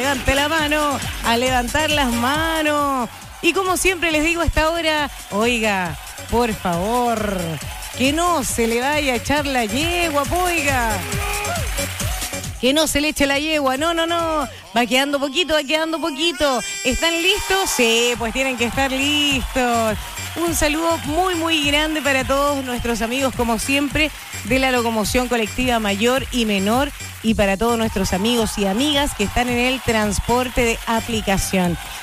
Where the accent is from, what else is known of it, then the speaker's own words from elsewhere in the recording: Chile; los chilenos somos